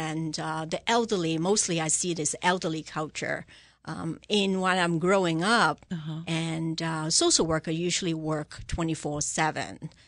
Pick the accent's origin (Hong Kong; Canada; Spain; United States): Hong Kong; I grew up in Hong Kong.